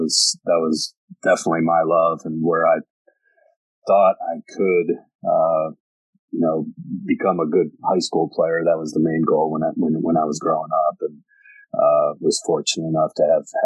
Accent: United States; also born or lived in Ohio; They supported everything I did and every sport I played as I was growing up in Galleon.

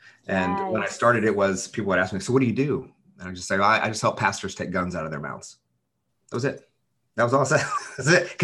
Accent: Oklahoma, United States; I love y'all, but I'm from Oklahoma. So you'll catch some Oklahoma.

